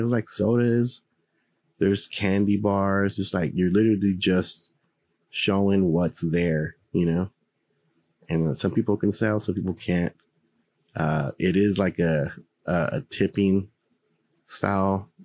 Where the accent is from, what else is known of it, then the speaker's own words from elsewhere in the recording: Houston, Texas, United States; hang out with other guys that have the same stuff and be like, yeah, we're from Houston, you know. Over here, it's a little different.